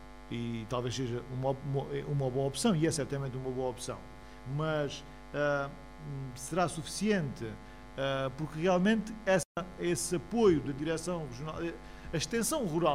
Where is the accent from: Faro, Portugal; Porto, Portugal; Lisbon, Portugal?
Faro, Portugal; Aljezur; Eu sou de Aljur, portanto, também estou ligado aqui a esta terra e conheço isto, não é?